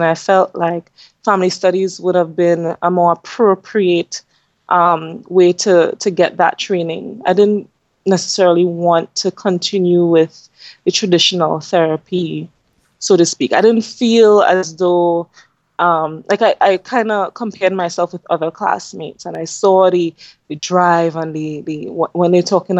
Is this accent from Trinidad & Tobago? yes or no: yes; Tobago, Trinidad & Tobago; So as you mentioned earlier, I'm from Trinidad and Tobago, which is a country in the Caribbean. It's actually two separate islands, and I'm from the smaller of the two islands. And I completed most of my schooling here.